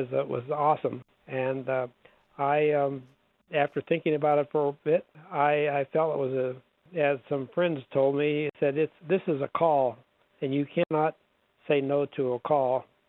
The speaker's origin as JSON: {"language": "English", "town": "Youngstown", "region": "Ohio", "country": "United States", "tie": "born or raised there", "said": "So I grew up in Youngstown, and that's where I went to school and went to, after returning from the service in World War II, I enrolled at the college there, which is now a state university."}